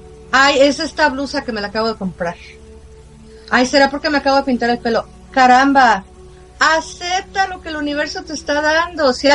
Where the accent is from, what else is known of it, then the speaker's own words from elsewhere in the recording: Mexico; porque los dos somos mexicanos y tenemos esta cultura en México